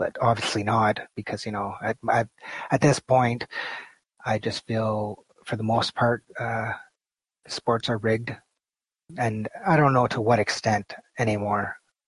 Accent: Canada; I'm Canadian, so hockey's big here.

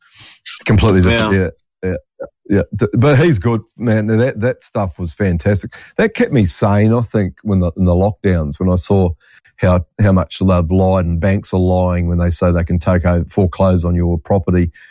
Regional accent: Australia; no, I'm from Australia.

